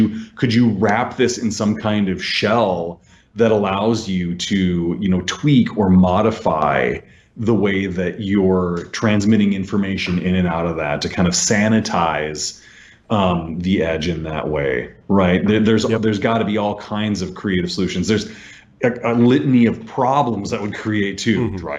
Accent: Minnesota, United States; Yeah, we growing up in Minnesota, we very much had the early cold snap where you were winterizing for sure in September, right?

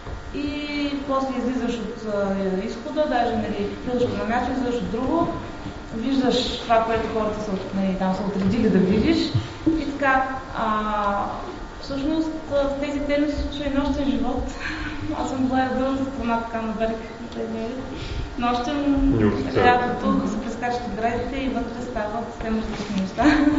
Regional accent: Varna, Varna Province, Bulgaria; Аз съм от Варна, не съм от тук.

